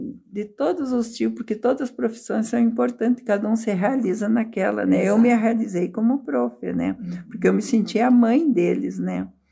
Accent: Soledade, Rio Grande do Sul, Brazil; also born or lived in Carazinho; eu nasci em Carazinho, mas depois o meu pai se estabeleceu em Soledade. Espumoso se emancipou e a gente ficou em Soledade, mas na divisa de Espumoso. Eu fui criada no campo, andando a cavalo e vida de campo mesmo, assim, no interior.

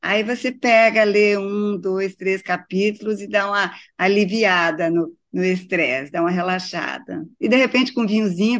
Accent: Três Passos, Rio Grande do Sul, Brazil; inclusive porque eu sou gaúcha também

